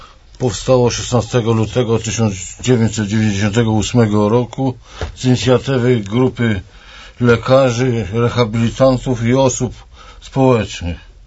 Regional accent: Inowrocław, Kuyavian-Pomeranian Voivodeship, Poland; jestem z Inowrocławia

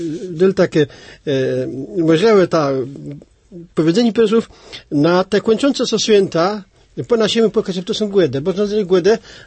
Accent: Pomeranian Voivodeship, Poland; accent: Kashubian; Ja gadam po kaszubsku tak, jak mnie gęba urosła, jak mama i tata mnie wychowali. I my doma wszyscy gadali.

